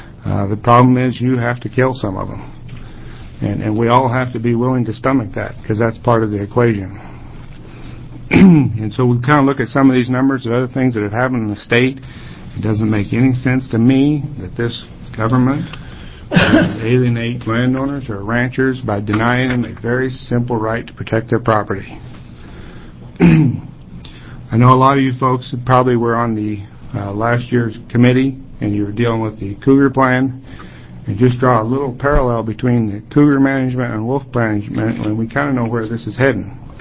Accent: Baker City, Oregon, United States; I'm from Baker City, Oregon. I'm a cattle producer there.

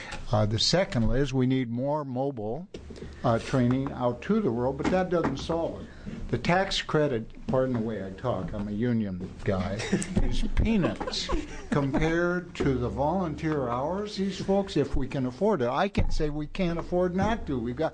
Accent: West Lynn, United States; I grew up in West Lynn in Sunset, and our fire hall was at that time probably permanent now. We had a volunteer fire district in West Lynn that saved our house in Sunset and the five children.

